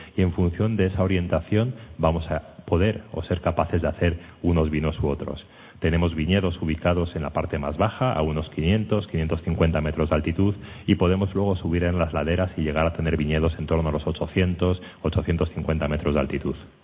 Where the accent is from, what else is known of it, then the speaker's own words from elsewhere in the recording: León, Castile and León, Spain; de hecho yo soy de León, vivo en León